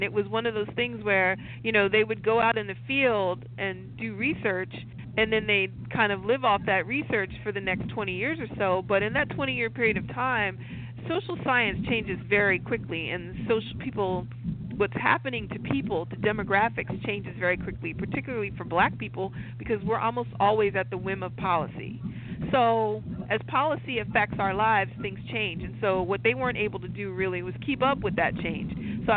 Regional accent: Delaware, United States; I mean, I'm from Delaware, and the state of Delaware didn't really desegregate the schools until 1978, at which time I was in sixth grade.

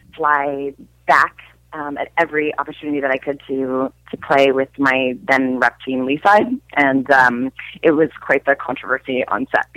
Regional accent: Canada; I would say that even the people who profess to not be into hockey would still be much more into hockey than anyone else in the entire world.

